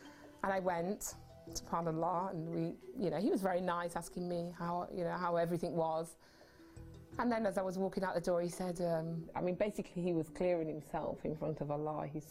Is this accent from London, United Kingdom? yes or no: no; Derby, East Midlands, United Kingdom; I've been in Derby all my life. I'm the only one of my family who's moved out of Derby, and that was my saving grace, because from Derby to Nottingham, and I always say I was born in Nottingham because that's where I became Muslim.